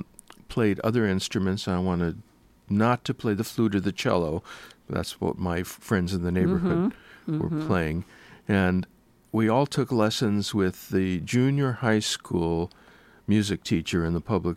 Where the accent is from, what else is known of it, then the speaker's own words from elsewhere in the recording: New York City, New York, United States; Well, I grew up in New York City